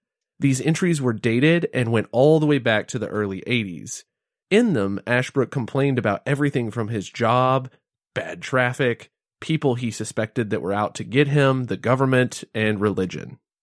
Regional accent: Everman, Texas, United States; This is the neighborhood just north of my hometown, Everman.

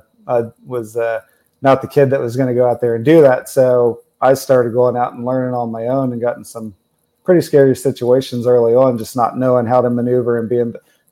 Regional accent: Central Plains, United States; And I guess I'm spoiled living in Wichita, Kansas, growing up in Tornado Alley, because there's people across the parts of the world that never get to experience the type of storms we do here in the Central Plains.

